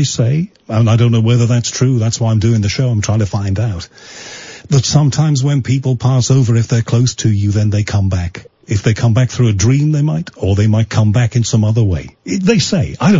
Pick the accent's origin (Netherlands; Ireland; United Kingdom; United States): United Kingdom; Liverpool, North West England; when I was growing up in Liverpool, there weren't many